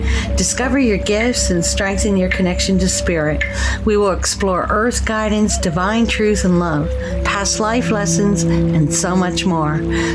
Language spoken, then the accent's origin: English; Nova Scotia, Canada; I'm from Nova Scotia, Canada here